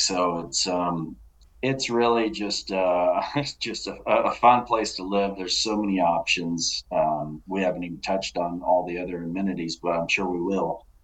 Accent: Texas, United States; My father was a golf professional out in East Texas. So I was born and raised in East Texas, grew up under his tutelage

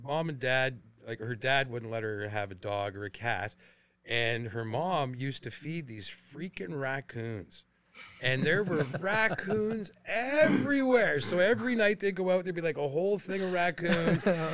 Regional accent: Germany; But I grew up in Germany, so it was different.

